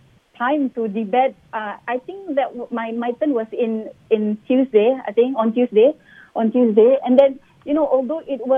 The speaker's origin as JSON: {"language": "English", "region": "Sabah", "country": "Malaysia", "said": "Well, I think the Sabahan, like myself, we've been waiting for, you know, to have these issues mentioned in Parliament."}